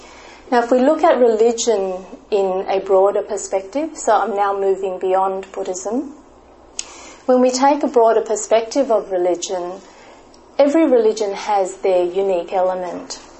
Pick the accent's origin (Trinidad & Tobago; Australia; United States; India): Australia; given that I'm from Australia